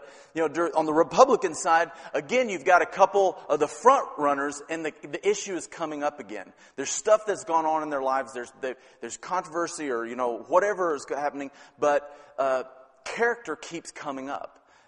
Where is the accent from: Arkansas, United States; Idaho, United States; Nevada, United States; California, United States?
Arkansas, United States; And I'm originally from Arkansas, and he was the governor of Arkansas before he became president of the United States.